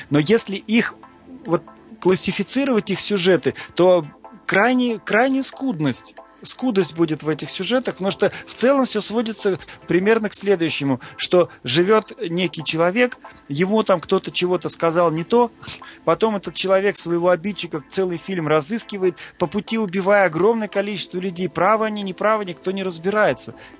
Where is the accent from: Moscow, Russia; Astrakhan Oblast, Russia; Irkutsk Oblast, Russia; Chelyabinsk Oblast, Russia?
Astrakhan Oblast, Russia; Astrakhan; там, где я жил, я родился в Астрахани